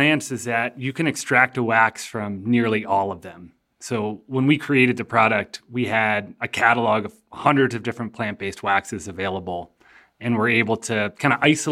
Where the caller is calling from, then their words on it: Carbondale, Colorado, United States; I'm calling in from Carbondale, Colorado